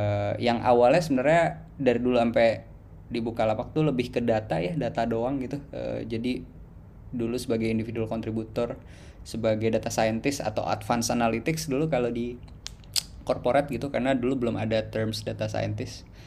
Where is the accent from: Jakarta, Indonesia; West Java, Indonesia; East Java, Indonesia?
Jakarta, Indonesia; saya dari SD sampai SMA di Jakarta gitu ya, terus mulai merantau tuh pas kuliah sebenarnya, merantau tuh juga nggak jauh-jauh banget di Jogja gitu